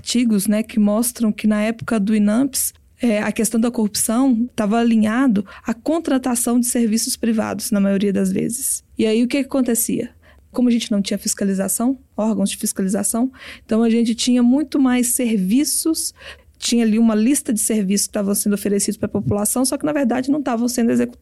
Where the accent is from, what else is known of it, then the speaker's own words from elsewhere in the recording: Minas Gerais, Brazil; eu sou farmacêutica, sou de Minas Gerais, onde eu comecei a trabalhar no SUS desde o dia 4 da minha faculdade.